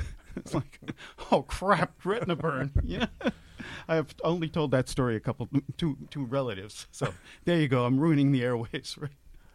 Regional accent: New York, United States; Growing up on Long Island, I think I wrote to you as a very funny thing.

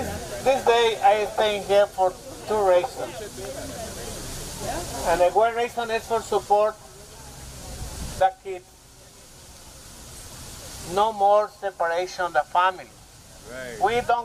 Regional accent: Port Chester, New York, United States; I came from Port Chester, New York, Westchester County.

